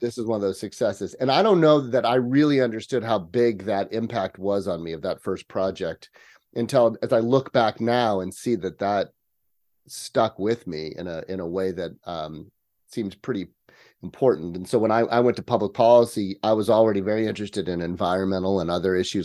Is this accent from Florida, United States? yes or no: no; California, United States; I am a native Californian. I was actually raised in the country. I grew up just outside of Yosemite National Park, up in the Sierra Nevada.